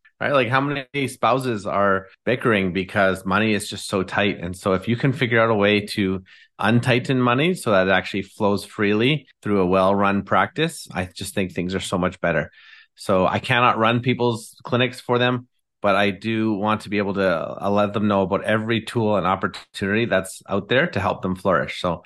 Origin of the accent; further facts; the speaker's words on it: Abbotsford, British Columbia, Canada; Yeah, I'm from Abbotsford, British Columbia, over here on Canada's beautiful West Coast.